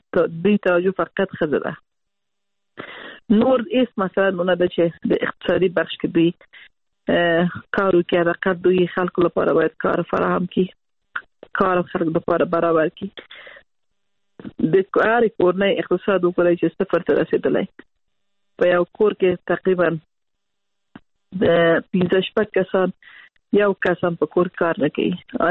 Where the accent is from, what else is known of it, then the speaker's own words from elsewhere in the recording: Afghanistan; زه لکه د یو افغان په حیث ما هیله دغه دی چې طالبان باید داسې یو لاره دوی افغانان ته برابرې کړي چې خلک دلته زړه ټینګ کړي، افغانستان کې پاتې شي.